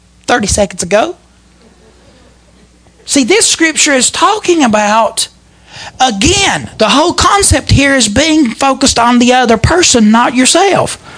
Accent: West Virginia, United States; I grew up in Mingo County, Hatfields and McCoys. The whole history of the place is killing somebody over something.

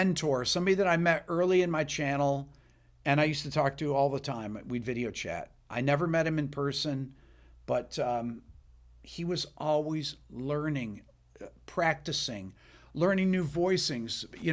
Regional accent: Fairport, New York, United States; growing up in the Fairport school systems, but then being able to go to Ithaca College, get my undergrad in classical bass, my master's at New England Conservatory in jazz guitar

